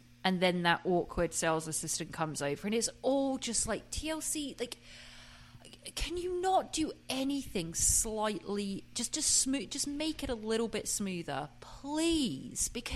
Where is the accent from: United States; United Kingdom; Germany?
United Kingdom; England; I'm from England, I can say that.